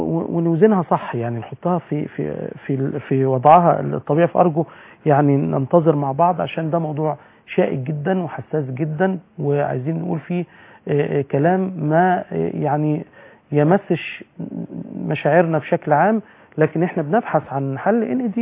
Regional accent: Egypt; واحنا بطبيعتنا كعرب او كمصريين

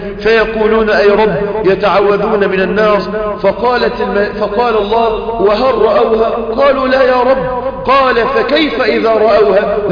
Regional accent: Mansoura, Dakahlia, Egypt; أنا من المنصورة

